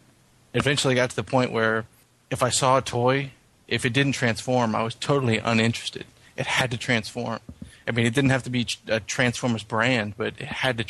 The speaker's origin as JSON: {"language": "English", "region": "Oregon", "country": "United States", "tie": "born or raised there", "said": "I was born in '84, and all I can remember growing up, I grew up in Oregon, and there's a huge yard sale or a garage sale community there"}